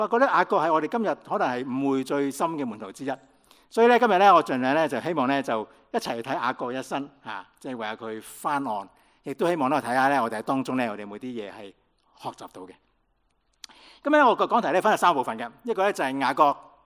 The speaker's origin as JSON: {"language": "Cantonese", "country": "China", "said": "我们中国人叫做先入门就为什么？为大嘛"}